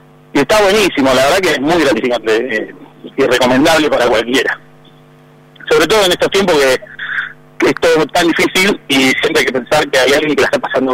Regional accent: Buenos Aires, Argentina; moved away; yo soy de Buenos Aires, me vine a vivir hace 10 años. Y cuando estaba en Buenos Aires

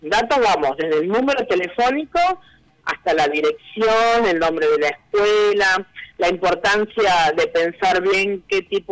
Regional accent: Buenos Aires, Argentina; Rosa es de Río Negro, yo soy acá de Buenos Aires

